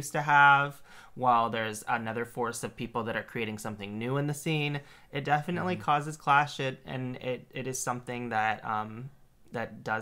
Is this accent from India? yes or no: no; Grand Junction, Colorado, United States; So, I actually was born and raised in Grand Junction. So, it was the scene not only that I came up in for drag, but I was born there.